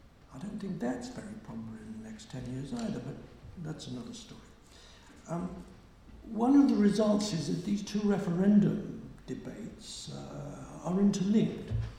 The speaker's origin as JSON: {"language": "English", "region": "Wales", "country": "United Kingdom", "tie": "born there", "lives_now": "England", "said": "I was born in Wales, I'm resident in England, I spent most of my working career abroad"}